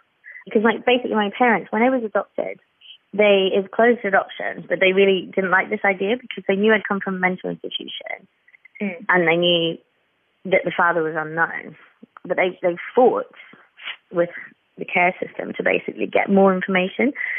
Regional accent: New Zealand; moved away as an adult; now in United Kingdom; because I'm from New Zealand, so I grew up there, but I don't sound it at all. I lost my accent within 6 months of living here because I moved here when I was 18.

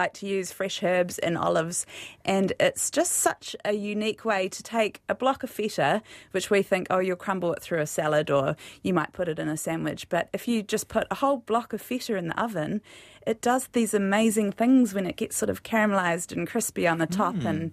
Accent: Wellington, New Zealand; also born or lived in Auckland; I grew up in the Wairarapa

